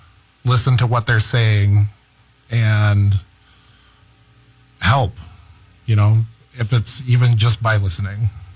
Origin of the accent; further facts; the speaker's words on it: Minnesota, United States; And, you know, growing up in Minnesota, it's been, I don't know if I, difficult's not the correct word, but it's been engaging.